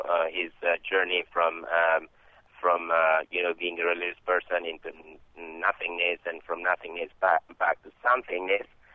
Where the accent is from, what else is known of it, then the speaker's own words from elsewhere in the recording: Kabul, Afghanistan; English is a second language; moved away as an adult; now in United States; I am from Kabul City, and I'm here, a college student in the United States.